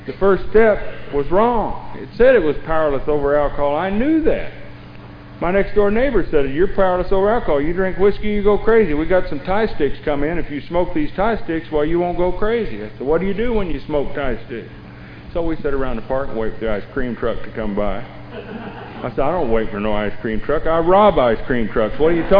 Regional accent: Texas, United States; Now, I come from the Baptist Bible Belt down there in Texas, and I've been prayed on, prayed over, sprinkled, dipped, screwed, blued, and tattooed

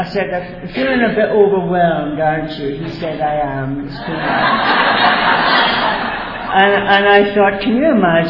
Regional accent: Glasgow, Scotland, United Kingdom; born there; I was born in Glasgow, Scotland in 1943 during the Second World War.

